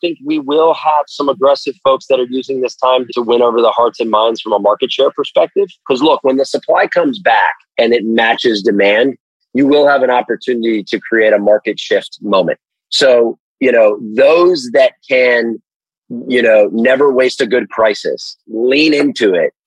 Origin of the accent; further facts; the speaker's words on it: Fort Lauderdale, Florida, United States; Miami is my hometown, actually Fort Lauderdale.